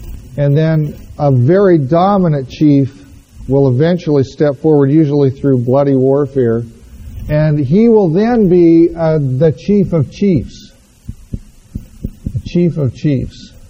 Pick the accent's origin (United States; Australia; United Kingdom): United States; Boulder, Colorado; and I come from Boulder, Colorado. Boulder, Colorado is not exactly the Bible Belt.